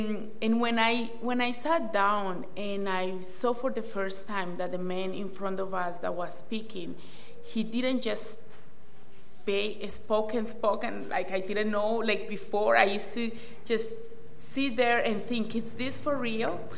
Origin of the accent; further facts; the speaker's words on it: Colombia; born there; English is a second language; I was born in Colombia 32 years ago in a Catholic home.